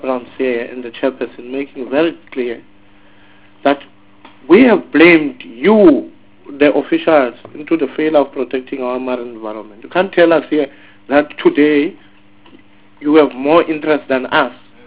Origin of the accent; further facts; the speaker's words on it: South Africa; By the look of things, I'm a South African.